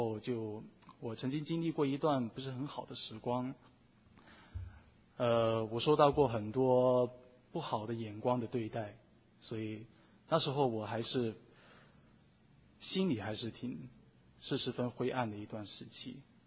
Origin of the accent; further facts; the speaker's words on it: Guangdong, China; born there; 我出生在中国广东然后的一个家庭。